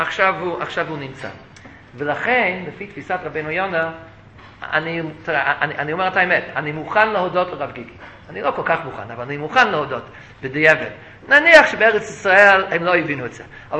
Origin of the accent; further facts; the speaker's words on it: New York, United States; אבל כשהייתי ילד, אז בבוקר, כיתה א', כיתה ב', אז היינו עומדים, שמים יד על הלב, והיינו אומרים שאנחנו מצרים נאמנות לדגל ארצות הברית.